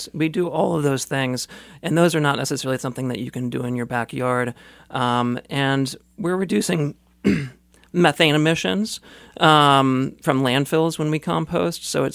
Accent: Kansas City, Missouri, United States; I grew up in Midtown Kansas City, always saw the issues of connectivity, you know, the urban landscape

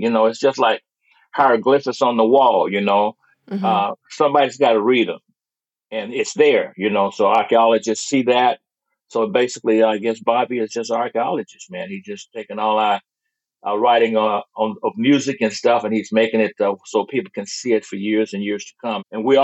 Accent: Louisiana, United States; moved away; You know, it's just like when I came here in 1957 from Louisiana, if you would have asked me about 2024, I would have been sure that we would have had flying cars by now.

